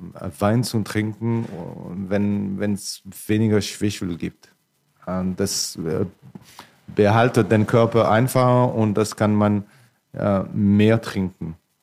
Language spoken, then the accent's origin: German; Grand Est, France; ich bin ursprünglich Elsässer, ich war auf dem Gymnasium in Freiburg im Breisgau.